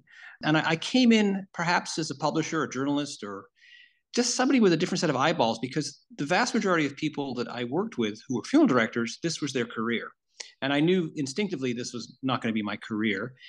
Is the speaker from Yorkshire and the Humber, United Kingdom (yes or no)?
yes; Yorkshire and the Humber, United Kingdom; I come from England, but the part of England I come from is Yorkshire, and you know, you're Yorkshiremen and Yorkshire women